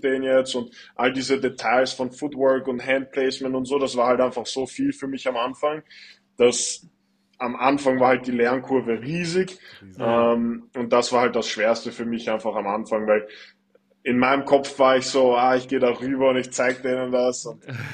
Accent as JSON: {"language": "German", "region": "Vienna", "country": "Austria", "said": "Woher bist du eigentlich? Und ich so, ja, Österreich, Bruder, weißt du? Und er so, ja, aber wo? So, sag mal deine Stadt. Ich so, Wien."}